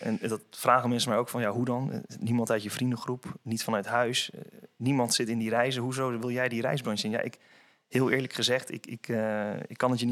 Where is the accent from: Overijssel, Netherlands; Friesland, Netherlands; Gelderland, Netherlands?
Gelderland, Netherlands; Epe; now in 's-Hertogenbosch, Netherlands; Ik ben sinds een jaar geleden samen met mijn vriendin verhuisd naar Den Bosch voor mijn werk. Want ik kom oorspronkelijk dus uit Epe, een dorpje bij Apeldoorn in de buurt.